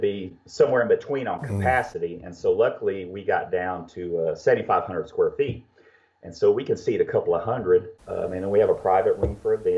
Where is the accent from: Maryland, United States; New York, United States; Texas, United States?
Texas, United States; Lockhart; I came from Lockhart, where I thought, here, growing up, everybody had secrets and everybody didn't like each other in barbecue.